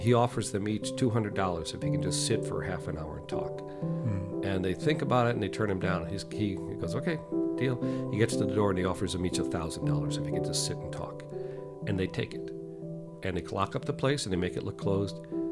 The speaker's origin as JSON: {"language": "English", "town": "Chicago", "region": "Illinois", "country": "United States", "lives_now": "New York, United States", "said": "I'm from Chicago originally. I live in New York now."}